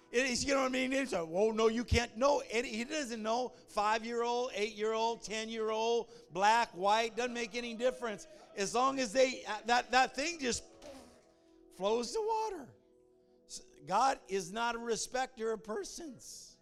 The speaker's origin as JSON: {"language": "English", "town": "Palmdale", "region": "California", "country": "United States", "tie": "born or raised there", "said": "When I was growing up in Palmdale, on Wednesday we used to come home after church"}